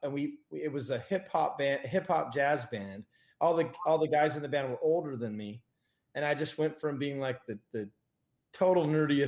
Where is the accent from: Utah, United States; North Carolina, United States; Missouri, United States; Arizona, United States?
Utah, United States; also born or lived in Orange County, California; growing up in Utah and even like Southern California, Orange County